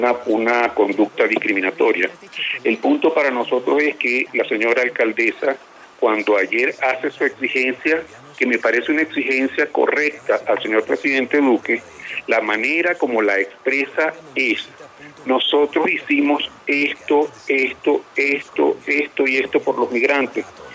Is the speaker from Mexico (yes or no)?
no; Venezuela; moved away; eso lo hace a uno como venezolano sentir un poco incómodo cuando uno está obligado, como es la circunstancia en la que los venezolanos estamos, en casa ajena